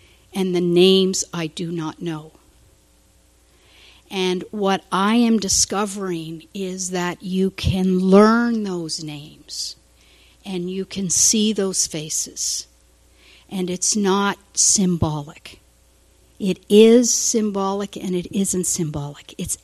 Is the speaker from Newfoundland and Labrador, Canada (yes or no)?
no; Ontario, Canada; So I'm from Ontario, Canada.